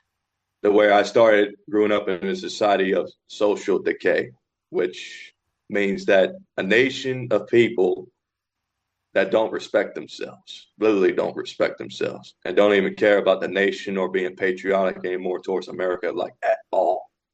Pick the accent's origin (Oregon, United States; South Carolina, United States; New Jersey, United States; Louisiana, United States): South Carolina, United States; Rock Hill; I'm from Rock Hill, South Carolina.